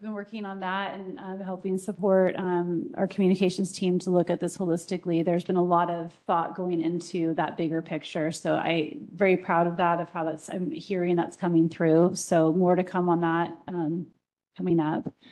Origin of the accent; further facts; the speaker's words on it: Canby, Oregon, United States; I'm from Canby